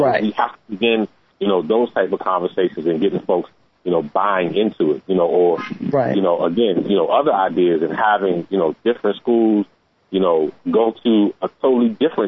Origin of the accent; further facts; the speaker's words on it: Maryland, United States; I'm from the Maryland, D.C. area.